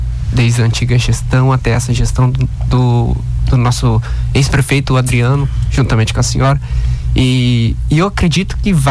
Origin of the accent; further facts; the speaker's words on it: Minas Gerais, Brazil; now in Joinville, Brazil; Há 7 anos atrás, eu saí lá de Minas Gerais, no interior, vim pra cá em busca de oportunidade, de emprego, de serviços.